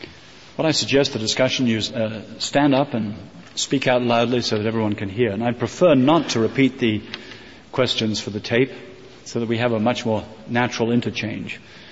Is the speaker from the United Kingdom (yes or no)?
yes; England, United Kingdom; So I, as an Englishman, would like to see America live up to the best of the American promise in order to do that.